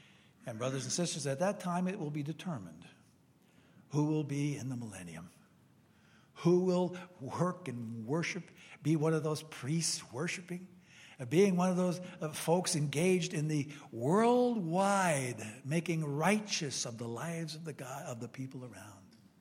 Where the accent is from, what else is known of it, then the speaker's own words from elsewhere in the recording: Brooklyn, New York, United States; born there; I was born in Brooklyn, by the way, Brooklyn, New York.